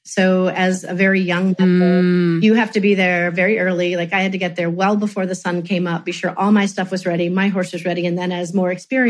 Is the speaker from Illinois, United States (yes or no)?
no; Cincinnati, Ohio, United States; And yeah, so I grew up in Cincinnati doing that and really loving it.